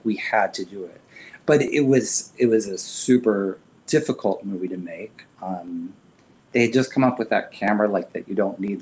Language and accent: English; Midwest, United States; Understanding growing up in the Midwest, like I felt like I knew these characters